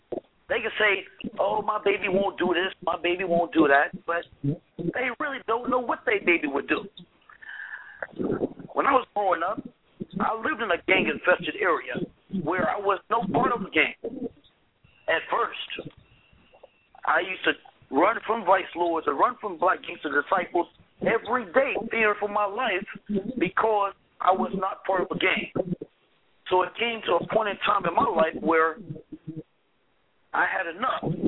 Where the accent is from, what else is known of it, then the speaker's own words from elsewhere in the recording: Mississippi, United States; also born or lived in Chicago, United States; I grew up in Mississippi, partially grew up in Chicago, half and half, shall I say.